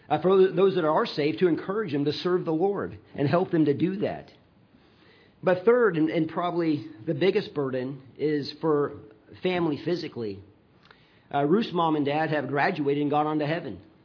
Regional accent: North Dakota, United States; a decision that we've made to move back to my home state of North Dakota.

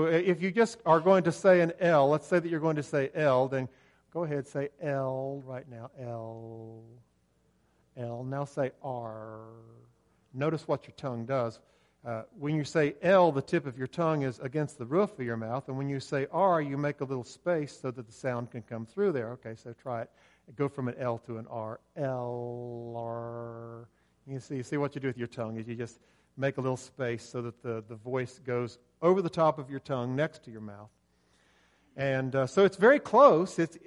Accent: Ironton, Ohio, United States; Now, I grew up on the Ohio River. I grew up on Ironton, Ohio, but I could see Kentucky, the promised land, from where I lived.

